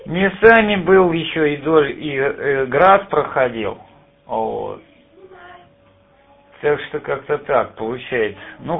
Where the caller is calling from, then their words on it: Tambov Oblast, Russia; Вот я сейчас в поселок Строители, да, нахожусь.